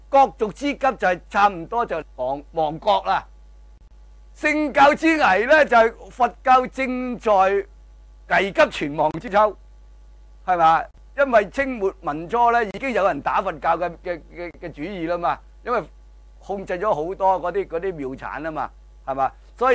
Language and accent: Cantonese; China; 即係我哋中國人最興講啦，生活都係禪啊嘛，